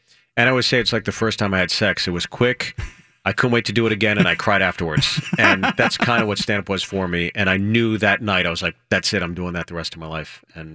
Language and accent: English; Pittsburgh, Pennsylvania, United States; I'm from Pittsburgh, so I think there's like some similarities between Pittsburgh and here.